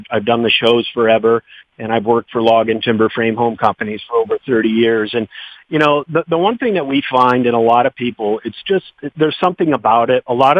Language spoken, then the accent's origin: English; New York, United States; Well, Chris, you know, like I said, I am from New York, but I am a Steeler fan, even after last night